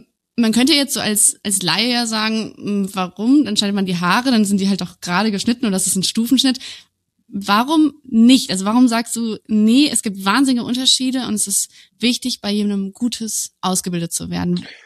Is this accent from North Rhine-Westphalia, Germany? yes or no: yes; Cologne, North Rhine-Westphalia, Germany; wo wir irgendwie aufgewachsen sind in Köln-Ehrenfeld